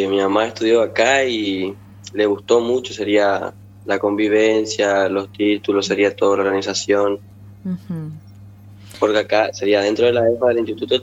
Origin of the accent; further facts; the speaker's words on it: Posadas, Misiones, Argentina; yo también soy de Posadas y allá no, la vida allá no es lo mismo que acá.